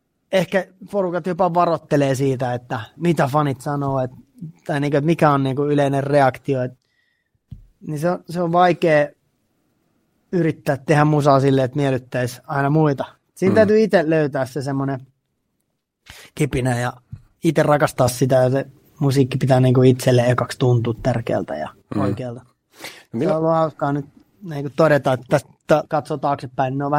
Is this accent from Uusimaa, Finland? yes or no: yes; Helsinki, Uusimaa, Finland; me ollaan Suutarilasta, Pohjois-Helsingistä molemmat